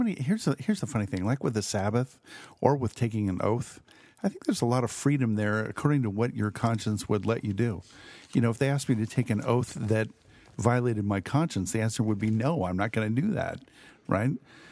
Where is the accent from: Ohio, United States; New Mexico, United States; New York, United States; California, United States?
California, United States; It's raining. I grew up in Southern California.